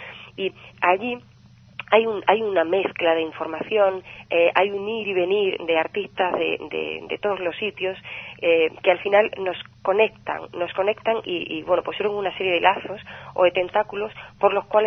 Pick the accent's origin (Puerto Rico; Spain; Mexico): Spain; Retamal de Llerena, Extremadura; Pero ella nació en Retamal de Llerena, que es mi pueblo.